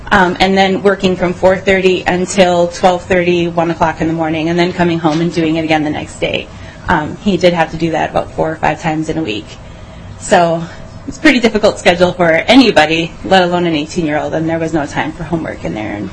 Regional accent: Proctor, United States; I'm from Proctor.

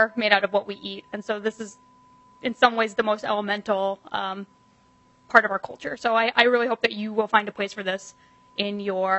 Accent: Ireland; I'm an Irish girl myself

